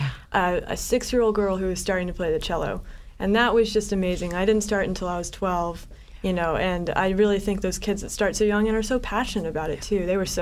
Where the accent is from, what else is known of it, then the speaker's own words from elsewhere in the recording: Austin, Texas, United States; I come from Austin, Texas, and I've always lived in cities.